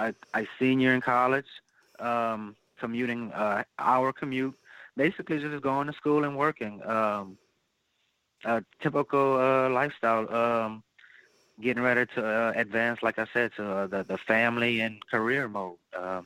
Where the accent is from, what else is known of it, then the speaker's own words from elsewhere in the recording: Louisiana, United States; just because we're from Louisiana and the culture here, you know, food is a big part of our lifestyles